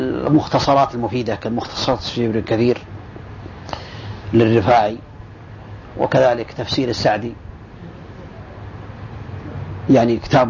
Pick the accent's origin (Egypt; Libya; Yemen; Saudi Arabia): Saudi Arabia; ذلك عندنا في السعودية مثلا